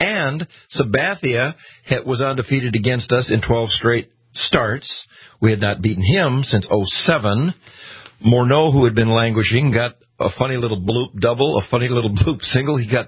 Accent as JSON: {"language": "English", "country": "Jamaica", "said": "Well, I am Jamaican."}